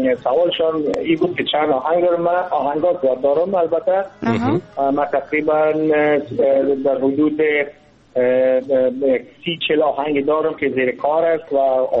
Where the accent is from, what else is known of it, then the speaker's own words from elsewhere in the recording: Kabul, Afghanistan; سرم از 35 سال عمر دارم و از ولایت فعلا در کابل در دنیا آمدیم و از کابل گفتم ایشم، ولی در تمام مصاحبه‌های من گفتیم که من از افغانستان هستم،